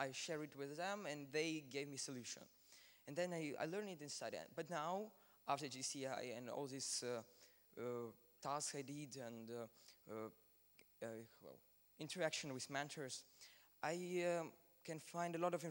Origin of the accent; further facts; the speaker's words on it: Kyiv, Ukraine; I am from Ukraine, Kyiv